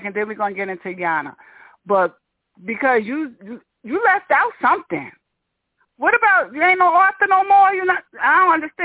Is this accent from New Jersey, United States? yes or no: yes; Newark, New Jersey, United States; now in Poconos, United States; born and raised in Newark, New Jersey. I reside in the Poconos now.